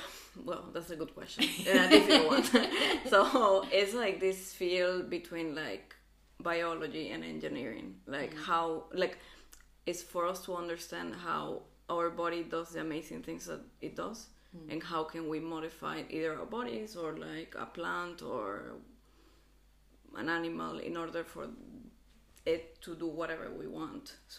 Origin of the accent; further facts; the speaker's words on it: Venezuela; at least where I grew up in Venezuela